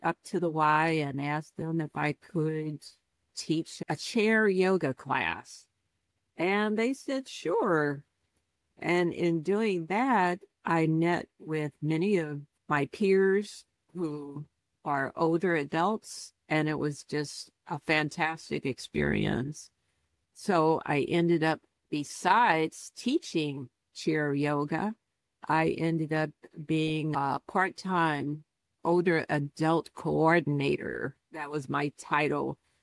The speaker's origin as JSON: {"language": "English", "town": "St. Louis", "region": "Missouri", "country": "United States", "said": "Hey, well, I am originally from St. Louis and I have traveled about the world and coming back to St. Louis to be with my family"}